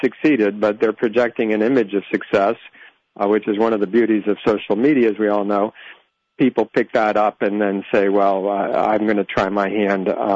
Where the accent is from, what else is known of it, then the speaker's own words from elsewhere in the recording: Massachusetts, United States; now in New York, United States; I live in New York, but I grew up in Massachusetts.